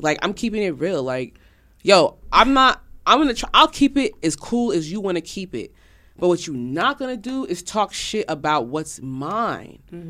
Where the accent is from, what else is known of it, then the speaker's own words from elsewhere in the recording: New York, United States; We're from the same state. We're both from New York.